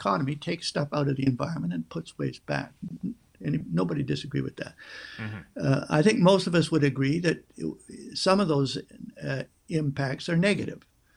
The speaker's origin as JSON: {"language": "English", "country": "Canada", "said": "I'll come at it as a Canadian angle."}